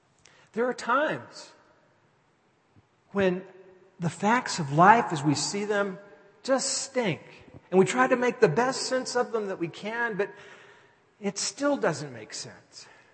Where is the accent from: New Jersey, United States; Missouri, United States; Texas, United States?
Texas, United States; There's that old country song that maybe you know, maybe you don't, because I grew up in Texas.